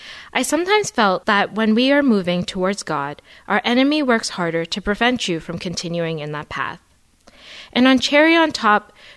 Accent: Canada; As a Canadian, landing in Milan during the middle of the Italian summer heat, it was quite overwhelming.

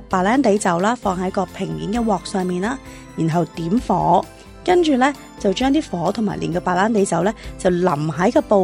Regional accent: Hong Kong; 虽然我们是香港人和很近澳门

